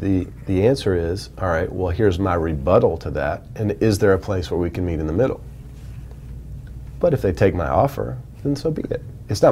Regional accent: Georgia, United States; because I'm from South Georgia, we don't have hockey on TV even. You know, we don't play hockey. We don't have ice. We don't have snow. It's hadn't snowed since 1989 in my hometown.

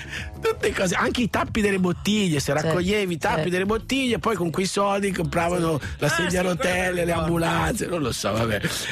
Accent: Brescia, Lombardy, Italy; A Brescia a un certo punto, vabbè, ma noi a Brescia è famosa per quella roba lì.

